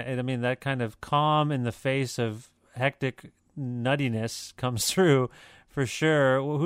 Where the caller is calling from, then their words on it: Canada; As an American, I'm calling you from Canada, but you're an American.